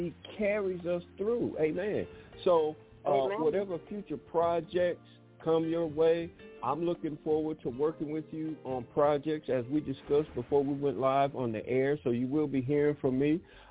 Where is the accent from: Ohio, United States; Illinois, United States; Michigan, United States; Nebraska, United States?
Michigan, United States; Detroit; accent: Detroit; also born or lived in Southern US; That's that Detroit accent, even though I grew up I was born in the South, but I grew up in Detroit.